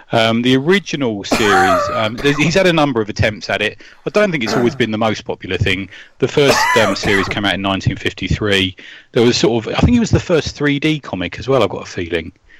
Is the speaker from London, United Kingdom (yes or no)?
yes; London, United Kingdom; I'm from Middlesex, not a Cockney.